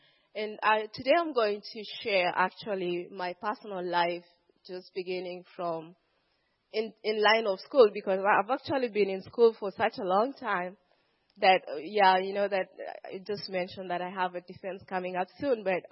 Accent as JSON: {"language": "English", "country": "Kenya", "second_language": "English", "said": "But it's not in English, it's not in Swahili. I'm from Kenya, for those who don't know. But it's actually in our native language."}